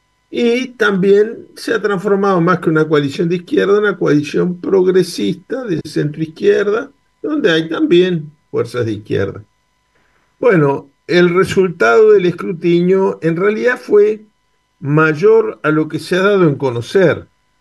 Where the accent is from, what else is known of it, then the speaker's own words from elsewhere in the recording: Uruguay; uno se siente muy orgulloso como uruguayo de este resultado.